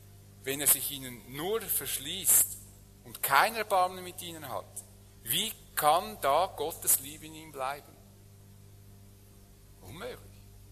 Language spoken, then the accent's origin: German; Switzerland; wir werden das als Schweizer Diplomaten